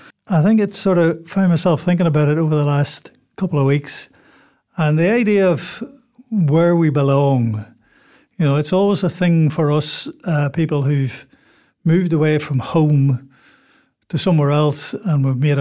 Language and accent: English; Northern Ireland, United Kingdom; now in New Zealand; I would say I'm from Ireland, you know. And it's part of who I am, for sure. And if you ask me here, what are you? I'd say, well, look, I'm Irish, but I live in New Zealand